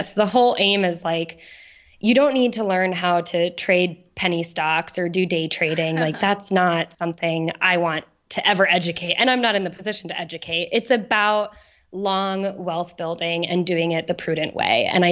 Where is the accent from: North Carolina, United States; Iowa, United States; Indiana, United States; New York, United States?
Iowa, United States; because I'm from Iowa, so we have like roadkill deer